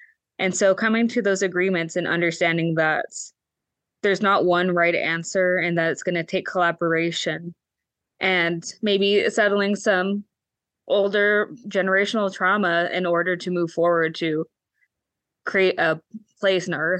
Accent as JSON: {"language": "English", "country": "United States", "tie": "born or raised there", "said": "even though they might not have that cultural connection that I do growing up on the Klamath River"}